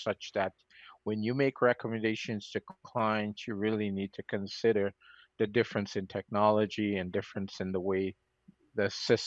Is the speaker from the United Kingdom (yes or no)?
no; Canada; I am Canadian, and I'm still Canadian.